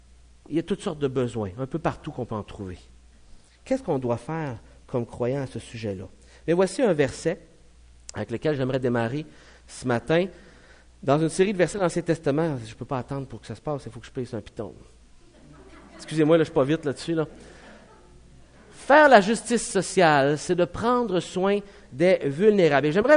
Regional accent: Chibougamau, Quebec, Canada; J'ai grandi à Chibougamau. Et à Chibougamau, j'allais à l'école. Et moi, j'étais minoritaire à l'école anglaise.

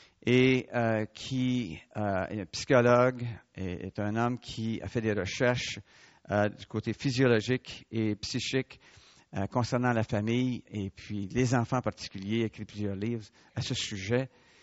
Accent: Montreal, Quebec, Canada; born there; Je suis un Montréalais. Je suis né à Montréal en ville, comme disait ma mère. Là, j'habite en banlieue, je suis un Lavalois, mais je suis un Montréalais.

